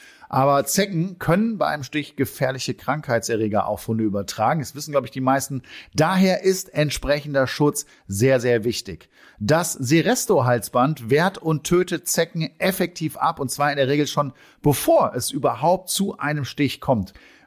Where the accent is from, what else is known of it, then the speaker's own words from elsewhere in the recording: North Rhine-Westphalia, Germany; wir kommen ja hier aus Nordrhein-Westfalen